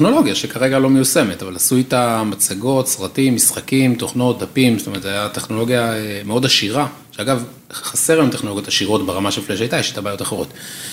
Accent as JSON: {"language": "Hebrew", "town": "Bnei Brak", "region": "Tel Aviv District", "country": "Israel", "tie": "born or raised there", "said": "אני בן 36, גדלתי, נולדתי בבני ברק, באתי בחיידר, ישיבה קטנה, ישיבה גדולה"}